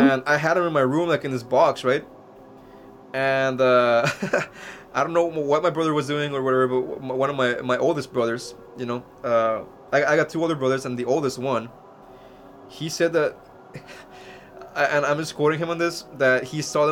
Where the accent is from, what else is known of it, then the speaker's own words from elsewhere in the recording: Mexico; when I was a kid in Mexico, I mean, growing up in Mexico